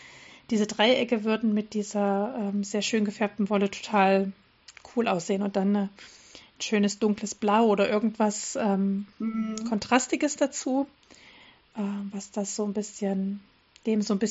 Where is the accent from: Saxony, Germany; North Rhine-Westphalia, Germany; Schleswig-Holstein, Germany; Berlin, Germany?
Saxony, Germany; Dresden; weil ich in meiner alten Heimatstadt gearbeitet habe in Dresden.